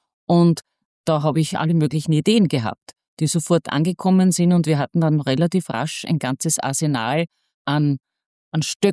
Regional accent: Wels, Upper Austria, Austria; Ich bin aufgewachsen am Rande einer Stadt, das ist Wels.

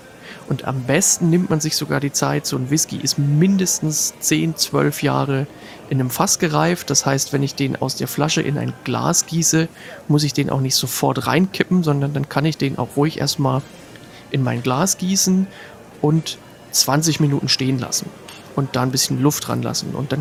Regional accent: Hamburg, Germany; also born or lived in East Germany; für mich natürlich als Hamburger

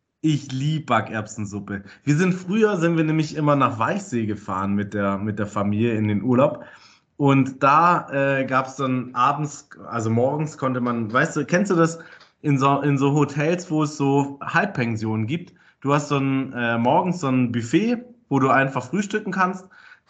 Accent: Hamburg, Germany; Ich bin nächste Woche, bin ich wieder in meiner Heimat, bin ich in Hamburg.

